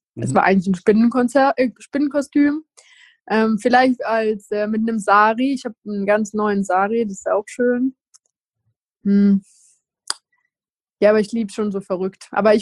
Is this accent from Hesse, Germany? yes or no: no; Cologne, North Rhine-Westphalia, Germany; Ich bin ja auch Kölnerin